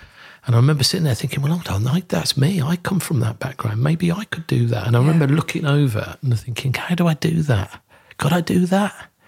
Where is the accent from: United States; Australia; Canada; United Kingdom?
United Kingdom; Kidderminster, West Midlands; And actually we're 2 teenagers from Kidderminster.